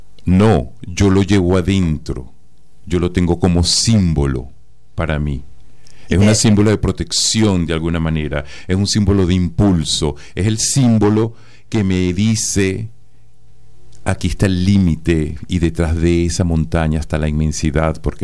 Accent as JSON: {"language": "Spanish", "town": "Caracas", "region": "Capital District", "country": "Venezuela", "said": "Yo soy de Caracas, entonces yo tengo ese verde."}